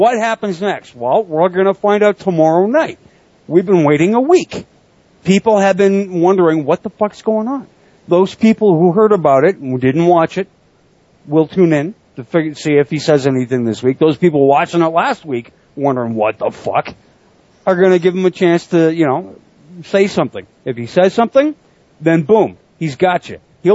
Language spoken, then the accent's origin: English; Canada; Jericho, Canadian, we're Canadian fans, that type of idea.